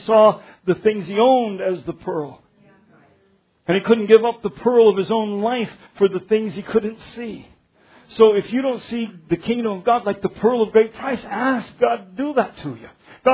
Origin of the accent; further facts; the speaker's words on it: Denver, Colorado, United States; I grew up in Denver. You can't fault me from not knowing what the hams look like on a real pig.